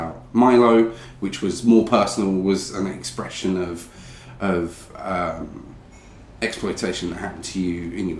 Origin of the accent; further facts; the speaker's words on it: East of England, United Kingdom; I grew up in Essex, so we had Langdon Hills or One Tree Hill, which is a very much a smaller wooded area